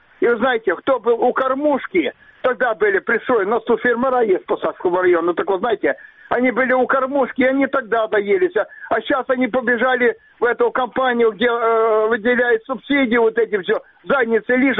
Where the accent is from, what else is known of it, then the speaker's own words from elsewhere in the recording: Crimea, Ukraine; Я из Крыма, иннексирован. Знаете, я уже здесь проживаю больше 45 лет.